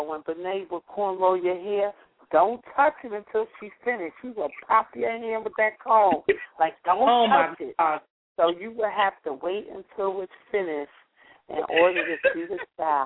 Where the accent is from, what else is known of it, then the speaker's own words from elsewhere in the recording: New York, United States; I grew up on Union Street between Franklin and Bedford. I went to CS241 on President Street and Franklin Avenue.